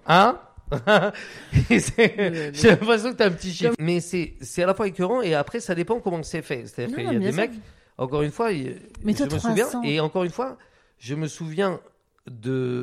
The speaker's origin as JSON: {"language": "French", "town": "Biarritz", "region": "Nouvelle-Aquitaine", "country": "France", "tie": "born or raised there", "said": "moi, en fait, j'ai grandi donc, à Biarritz"}